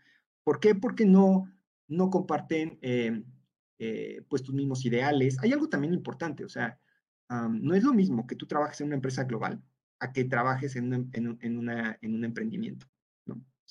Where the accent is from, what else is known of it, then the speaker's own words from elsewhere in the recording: Mexico; Pues siendo el primer mexicano, la segunda persona más joven, pues se supone que el especialista soy yo, ¿no?